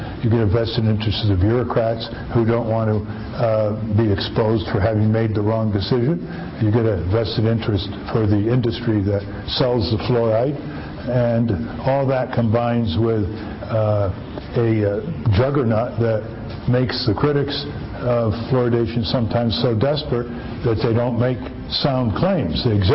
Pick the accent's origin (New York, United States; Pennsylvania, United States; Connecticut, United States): Connecticut, United States; My hometown in Connecticut was fluoridated